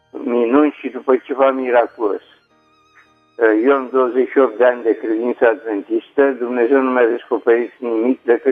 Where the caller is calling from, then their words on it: Bucharest, Romania; din București.